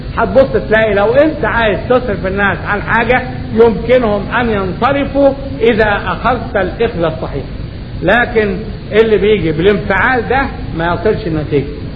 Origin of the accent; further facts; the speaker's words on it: Egypt; في واحد عندنا في مصر وصل في الحرمة